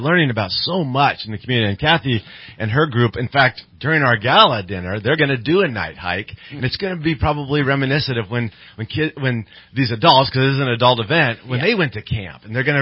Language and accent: English; California, United States; I grew up here in Shasta County going through West Camp.